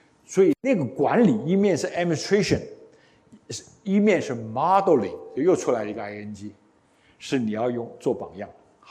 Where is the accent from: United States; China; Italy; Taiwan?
China; 我们从中国来的